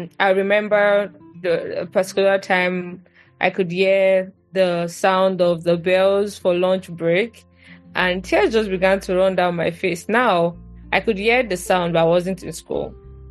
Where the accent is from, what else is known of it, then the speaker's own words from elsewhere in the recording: Ikorodu, Lagos, Nigeria; I grew up in Ikorodu, and I remember, I mean, Ikorodu, they don't count us as part of Lagos.